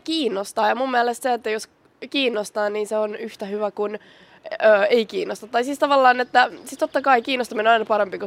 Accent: Vantaa, Uusimaa, Finland; Joo, mä oon Korsosta

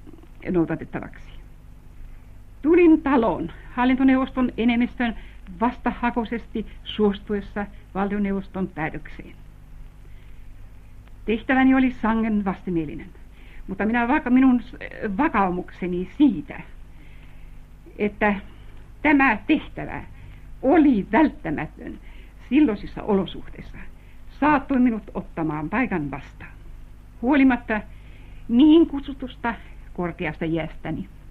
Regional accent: Estonia; Finnish is a second language; olen syntyisin Viron veljeskansasta ja joutunut suomalaiseksi kirjailijaksi.

